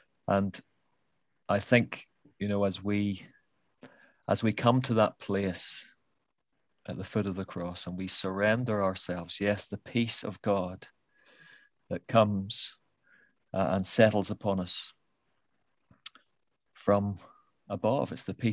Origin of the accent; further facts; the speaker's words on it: Northern Ireland, United Kingdom; Now, I'm from Northern Ireland, so this is very relevant to me.